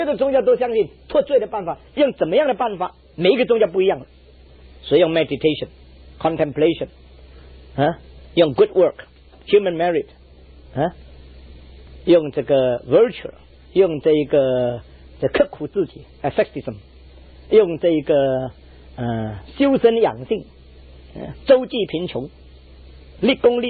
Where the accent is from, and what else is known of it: China